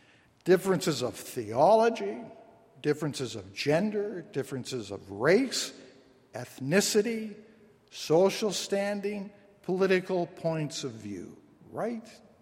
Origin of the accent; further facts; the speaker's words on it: Canada; we as Canadian Baptists were not part of the World Council of Churches